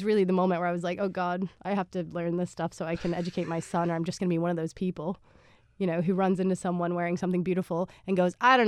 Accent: Massachusetts, United States; now in Scotland; And it turns out we're both from the Berkshires.

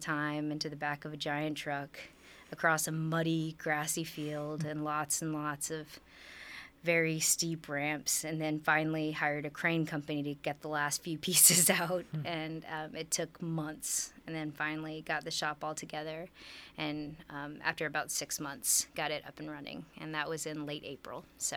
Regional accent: Nashville, Tennessee, United States; I'm from Nashville, Tennessee, and I worked for a very long time at the world-famous Hatch Show Print Show Poster Company.

